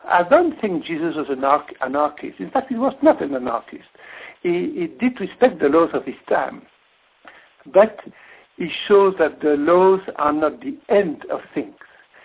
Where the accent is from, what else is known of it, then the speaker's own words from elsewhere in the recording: South Africa; I come from South Africa, and for a number of decades, the law was unjust, and people have learned to disobey the law.